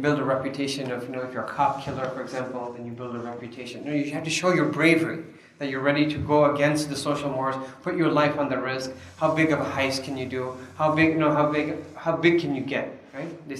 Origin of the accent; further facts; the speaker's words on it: Chicago, Illinois, United States; So I grew up in Chicago, right, in the city.